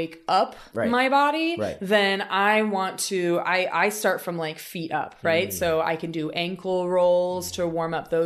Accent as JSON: {"language": "English", "region": "Indiana", "country": "United States", "accent": "general American", "said": "I am from Southern Indiana. So for the most part, my accent was a pretty good example of a, quote, general American accent."}